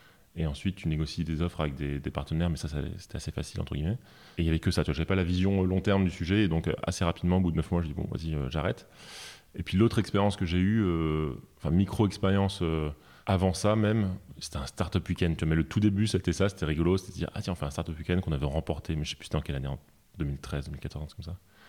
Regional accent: Metz, Grand Est, France; moved away as an adult; also born or lived in Nancy; je suis originaire de Metz. J'aime bien le répéter parce que personne ne va là-bas et pourtant c'est une très belle ville et c'est très chouette.

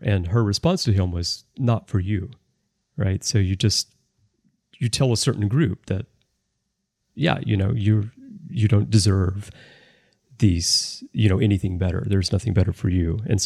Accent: United States; now in Japan; So like for me, I've lived 20 years in Japan. And I'm American, I'm white, and, you know, my Japanese is not the best.

